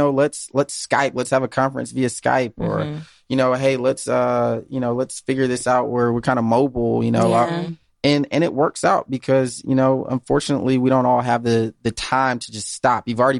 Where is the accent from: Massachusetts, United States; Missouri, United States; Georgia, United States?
Georgia, United States; Atlanta; I am. Born and raised in Atlanta.